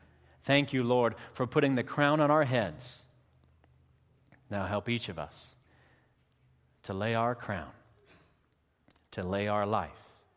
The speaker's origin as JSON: {"language": "English", "town": "Des Moines", "region": "Iowa", "country": "United States", "tie": "born or raised there", "said": "In concert, Des Moines, Iowa, my hometown"}